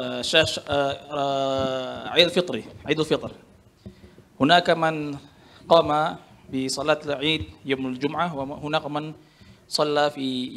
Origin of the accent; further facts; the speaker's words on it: Indonesia; Arabic is a second language; هناك خلاف عندنا في إندونيسيا في دخول الشهر شوال للعيد